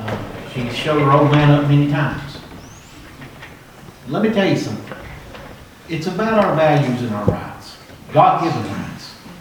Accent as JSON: {"language": "English", "town": "Coburn", "country": "United States", "tie": "born or raised there", "lives_now": "Riverview, United States", "said": "I live in Riverview, 1171 Old Augusta Road. I was born and raised in Coburn all my life."}